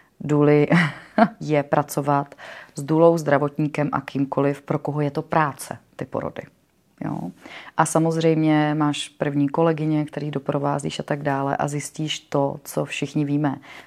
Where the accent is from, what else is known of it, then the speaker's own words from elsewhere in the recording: Moravia, Czechia; Protože já jsem z Moravy, z třígenerační rodiny, kde vlastně nikdo není nikdy moc sám.